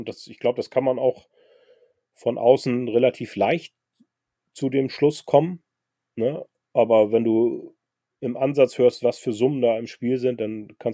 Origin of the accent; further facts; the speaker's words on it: Hamburg, Germany; dann bin ich auch Hamburger, ne?